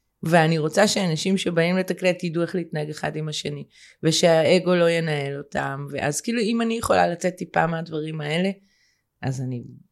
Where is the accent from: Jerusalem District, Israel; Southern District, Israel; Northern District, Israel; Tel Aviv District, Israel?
Tel Aviv District, Israel; Tel Aviv; אני גדלתי בתל אביב